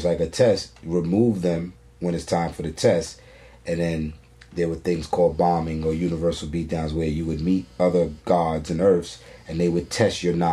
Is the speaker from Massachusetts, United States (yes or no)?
no; Brooklyn, New York, United States; And so obviously, I was the only child, and growing up in Brooklyn, it fascinated me.